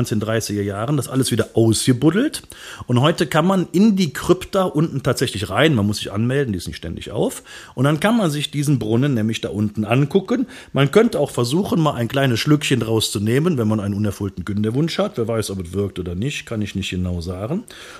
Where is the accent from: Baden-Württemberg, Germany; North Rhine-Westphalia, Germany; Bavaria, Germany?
North Rhine-Westphalia, Germany; Cologne; born there; Wir sind beide in Lindenthal geboren.